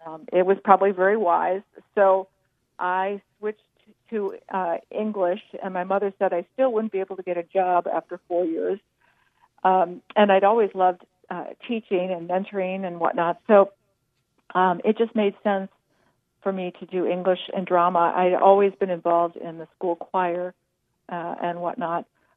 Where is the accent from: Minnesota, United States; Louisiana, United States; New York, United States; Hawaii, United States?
Minnesota, United States; St. Paul; Well, I grew up in St. Paul, Minnesota.